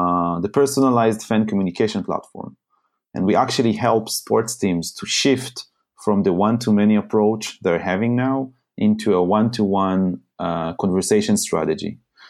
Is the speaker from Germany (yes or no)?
no; Haifa, Haifa District, Israel; I used to own a very big bar in my hometown here in Haifa.